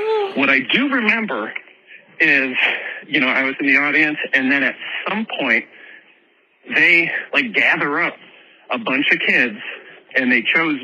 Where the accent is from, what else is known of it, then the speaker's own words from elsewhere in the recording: Illinois, United States; I grew up in the Chicago suburbs